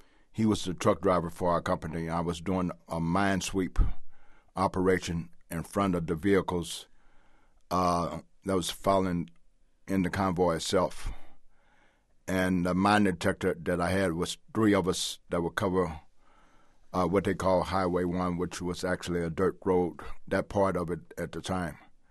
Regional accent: St. Louis, Missouri, United States; now in Los Angeles, United States; not here in Los Angeles, but I'm from St. Louis, in and out of county jails, the state prison system in Missouri.

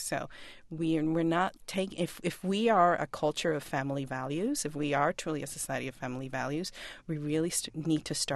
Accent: Puerto Rico; I mean, when I was growing up, and I grew up in Puerto Rico

